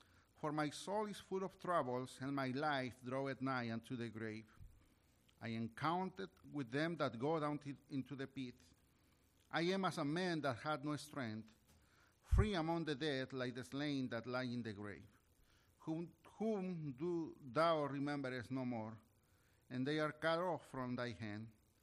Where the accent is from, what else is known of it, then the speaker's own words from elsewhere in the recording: Mexico City, Mexico; We grew up together, and we were raised in Mexico City.